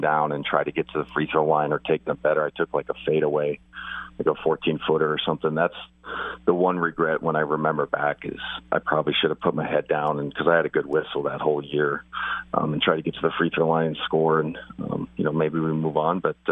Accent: Spokane, Washington, United States; It's like I was from Spokane. There was a ball boy there.

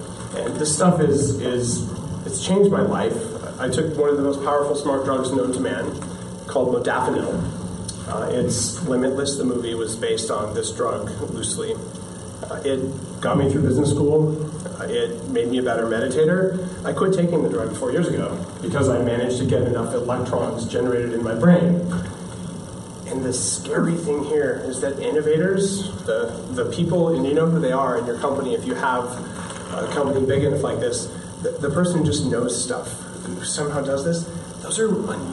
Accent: United States; That was my thinking, because I'm American.

